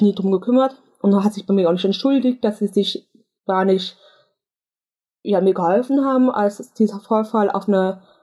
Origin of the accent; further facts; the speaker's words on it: Rhineland, Germany; Ich komme aus dem Rheinland